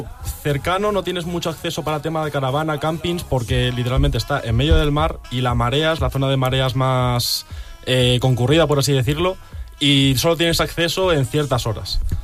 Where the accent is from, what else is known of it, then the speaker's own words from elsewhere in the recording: Madrid, Community of Madrid, Spain; born there; also born or lived in Toledo; Yo soy nacido en Madrid, sí. Vivido en Toledo y con familia en Almería.